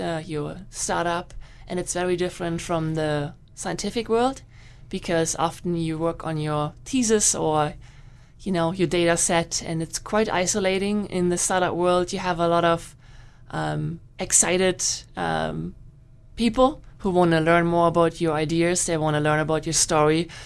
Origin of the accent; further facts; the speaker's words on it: Germany; English is a second language; moved away as an adult; now in Canada; I'm originally from Germany, and I came here for my PhD in seaweed to Canada in 2017.